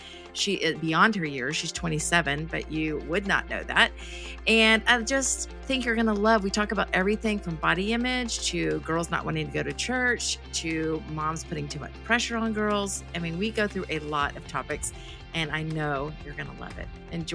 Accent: Atlanta, Georgia, United States; I'm from Atlanta, so, you know, Coke is like what you drink.

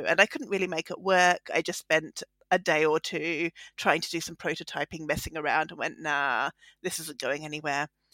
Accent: Australia; now in United Kingdom; as an Australian, we don't really have attics. It's not something that works there or that many places have. And so then I moved to the UK

